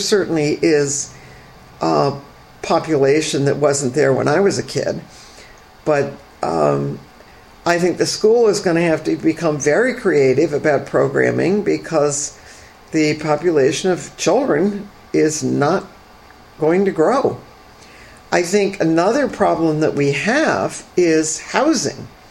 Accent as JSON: {"language": "English", "town": "Cooperstown", "region": "New York", "country": "United States", "tie": "born or raised there", "said": "Growing up in Cooperstown, although we sometimes thought, oh, this is pretty sleepy, I want to get out of here"}